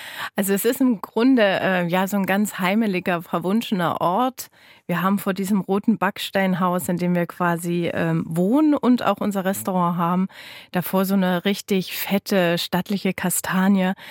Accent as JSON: {"language": "German", "town": "Straußfurt", "region": "Thuringia", "country": "Germany", "said": "Ich komme aus Straußfurt, ist in der Nähe quasi von so einem großen Staubecken. Da fließt die Unstrut durch und das war immer so meine kleine heile Welt"}